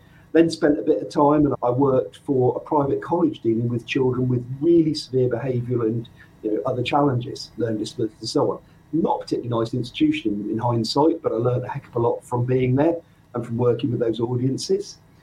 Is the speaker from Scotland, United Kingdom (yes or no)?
no; South West England, United Kingdom; now in England; I'm from the Southwest originally. I'm based in the Midlands today and been here for a very long time now.